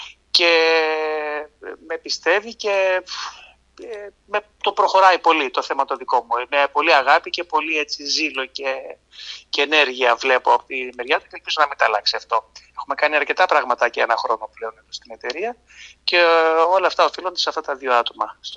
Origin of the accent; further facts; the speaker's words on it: Corfu, Ionian Islands, Greece; Εγώ είμαι Κερκυραίος.